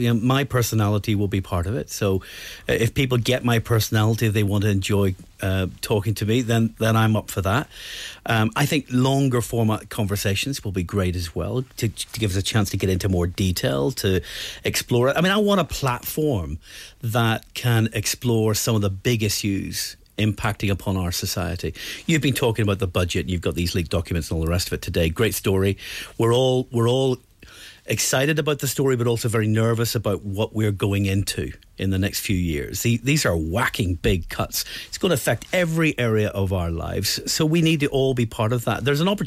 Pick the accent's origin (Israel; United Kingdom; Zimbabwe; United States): United Kingdom; Scotland; Listen, I grew up on the Mount Vernon estate. I was a lucky kid who got an opportunity through education to get out of poverty and to get a way in life.